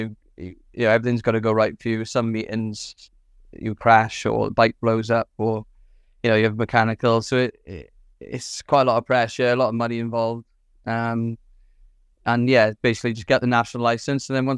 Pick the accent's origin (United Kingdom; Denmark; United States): United Kingdom; Swansea, Wales; from Swansea in South Wales